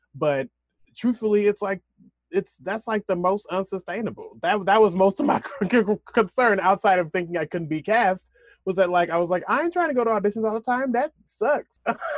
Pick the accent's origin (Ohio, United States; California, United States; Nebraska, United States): Nebraska, United States; Omaha; I was a black man from Omaha, Nebraska